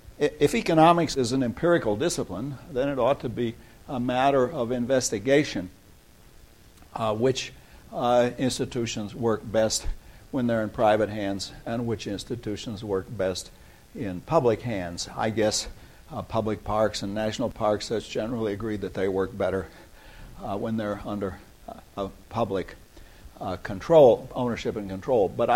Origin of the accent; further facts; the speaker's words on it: United States; now in England; as an American in England